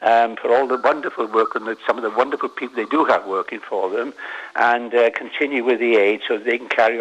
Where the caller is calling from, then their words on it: Los Feliz, California, United States; Los Feliz.